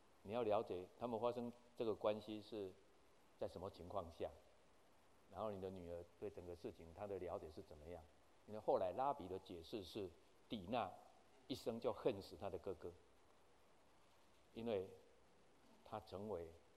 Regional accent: Taiwan; 其实马英九也很残忍嘛，我们台湾人也很残忍嘛

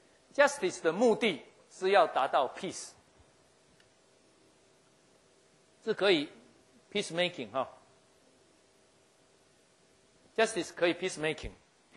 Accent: Taiwan; 我只是要让陈云林知道，我们台湾人不爽啊！

